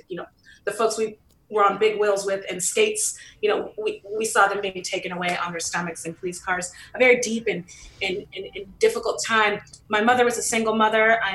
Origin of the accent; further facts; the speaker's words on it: San Francisco, California, United States; But my early years, you know, I grew up in the Western Addition, you know, right by the Panhandle and a beautiful Victorian. I remember Black folks used to actually live in those Victorians. I lived on Fulton between Baker and Lyon.